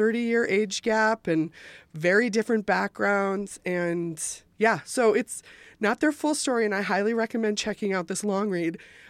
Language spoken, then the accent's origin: English; Minnesota, United States; now in California, United States; I'm a gal from Minnesota who lives in California